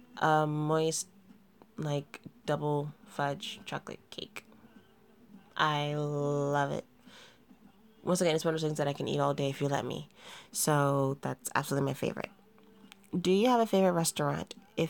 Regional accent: New York, United States; Okay, I am a native New Yorker. I am from New York, and it's in Brooklyn

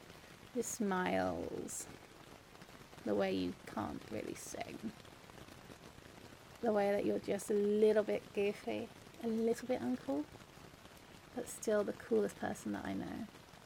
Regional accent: England, United Kingdom; I'm English, that's what we do.

